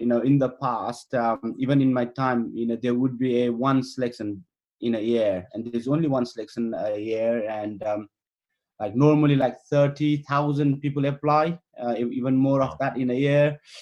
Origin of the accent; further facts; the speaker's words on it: Chitwan, Bagmati, Nepal; So Chitwan. So I grew up in Chitwan, which is the most flat and warm part of Nepal.